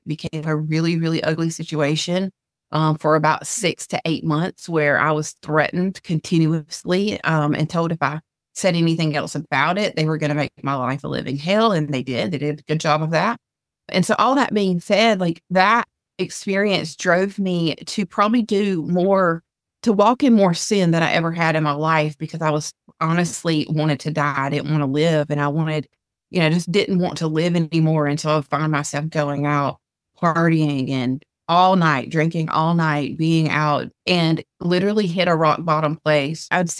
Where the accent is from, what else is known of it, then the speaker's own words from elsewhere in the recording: Southern United States, United States; which is what we experienced in a little tiny Methodist church growing up in the South.